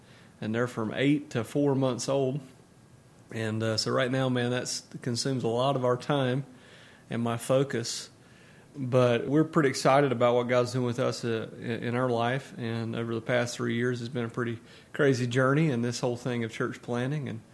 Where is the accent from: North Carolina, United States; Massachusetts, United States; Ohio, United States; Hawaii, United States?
North Carolina, United States; Harkers Island; Now, I grew up, I tell people I grew up in Harkers Island because when I say Straits, most people are unfamiliar with that, especially in the area.